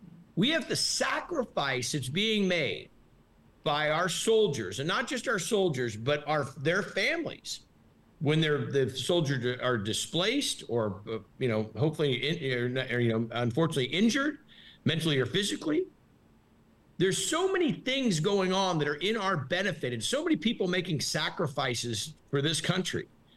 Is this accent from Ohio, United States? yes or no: yes; Columbus, Ohio, United States; born there; also born or lived in California; Actually, that's the city I was born in. Okay. My parents, I was born in Columbus and they moved to California.